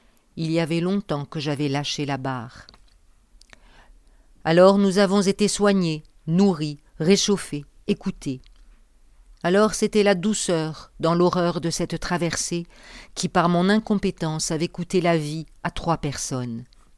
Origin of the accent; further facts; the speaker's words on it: Niger; Moi, je viens du Niger, un pays enclavé. Je n'avais jamais vu la mer.